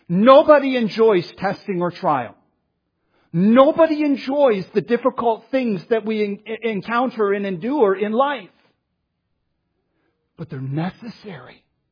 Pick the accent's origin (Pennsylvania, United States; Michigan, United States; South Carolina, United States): Michigan, United States; 40 days of no sun. And I'm from Michigan.